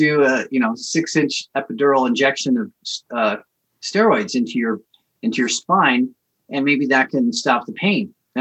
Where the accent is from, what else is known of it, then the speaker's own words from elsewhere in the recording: San Diego, California, United States; Well, my background, I grew up in San Diego, oldest of five, big family.